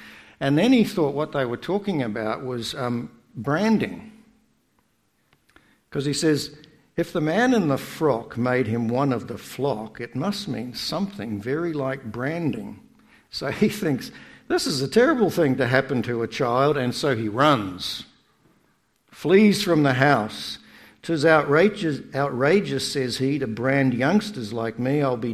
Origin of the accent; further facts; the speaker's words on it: Australia; So for those who don't know already, I am originally from Australia.